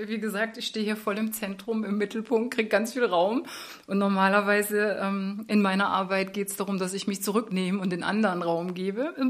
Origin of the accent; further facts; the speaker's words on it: Baden-Württemberg, Germany; accent: Black Forest; ich stamme aus dem Schwarzwald, richtig. Da spricht man ein bisschen anders. Da gibt es viele Sch dazwischen, da schwätzt man.